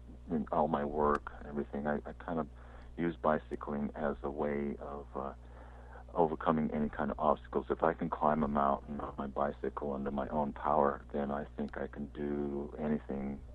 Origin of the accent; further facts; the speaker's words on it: Fremont, California, United States; also born or lived in Redwood City; Yeah, Fremont and in the South Bay Area